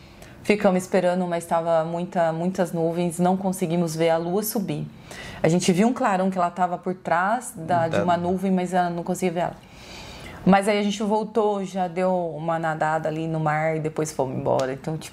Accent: Hortolândia, São Paulo, Brazil; now in Campinas, Brazil; É a primeira vez na vida que eu saio de casa.

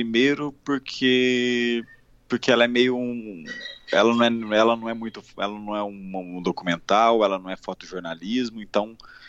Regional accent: Minas Gerais, Brazil; aí onde eu ia para minha cidade natal, interior de Minas, também fotografava

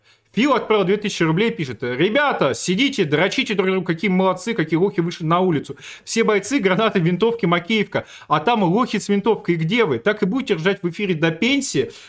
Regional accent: Vladivostok, Primorsky Krai, Russia; А я вообще из Владивостока.

